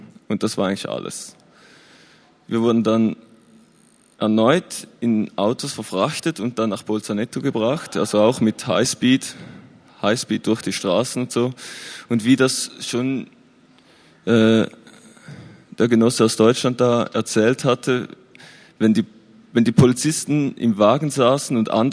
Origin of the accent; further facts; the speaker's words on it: Thurgau, Switzerland; wir kommen alle aus dem Thurgau, also das ist im Nordosten der Schweiz.